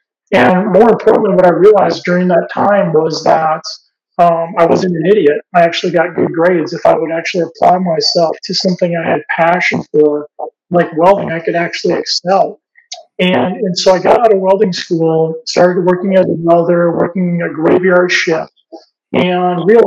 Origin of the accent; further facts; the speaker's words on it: Nebraska, United States; also born or lived in Green Bay; I grew up in Nebraska and in Green Bay, so I'm a Packers fan too.